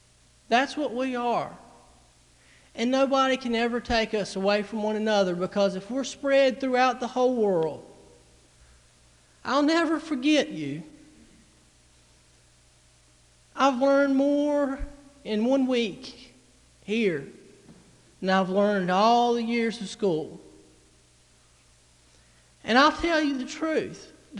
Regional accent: Roanoke, Virginia, United States; And I'm from Roanoke, and Vinton and Roanoke are practically the same thing.

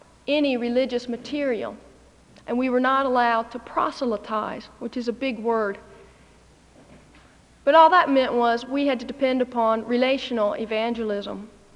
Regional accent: United States; particularly as a missionary and as an American, to be in the Canadian Olympics

